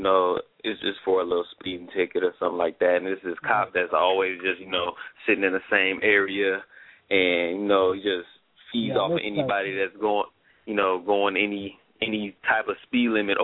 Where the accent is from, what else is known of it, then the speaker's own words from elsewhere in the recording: Peoria, Illinois, United States; now in Indianapolis, United States; Oh, I'm originally from Peoria, Illinois, but me and my girl, we relocated to Indianapolis.